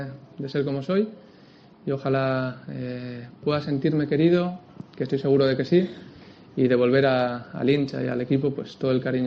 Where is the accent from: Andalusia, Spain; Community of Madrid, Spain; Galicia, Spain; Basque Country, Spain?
Basque Country, Spain; yo también como vasco